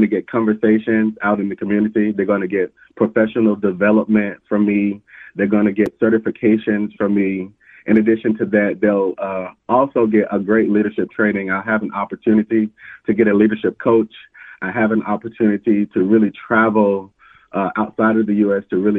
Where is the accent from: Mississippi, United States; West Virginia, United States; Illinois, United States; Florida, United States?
Mississippi, United States; as I mentioned earlier, I am from Mississippi. And, you know, coming from Mississippi, I realized that there were certain things culturally that I just did not understand about Minnesota culture.